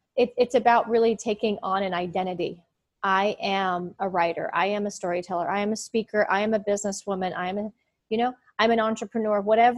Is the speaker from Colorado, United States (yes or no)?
yes; Colorado, United States; It was a Mesa Verde I grew up in Colorado.